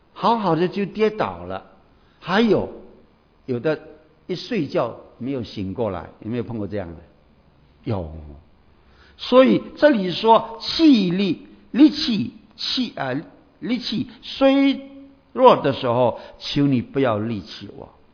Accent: Indonesia; accent: Indonesian English; 我说不是不是，我是印尼的英文

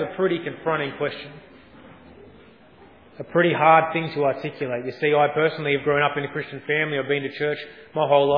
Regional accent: Cronulla, New South Wales, Australia; now in Baulkham Hills, Australia; born in India. I was abandoned at birth and adopted when I was 6 months old. So I don't sound at all Indian, although I may look Indian. I grew up in the Sutherland Shire down near Cronulla.

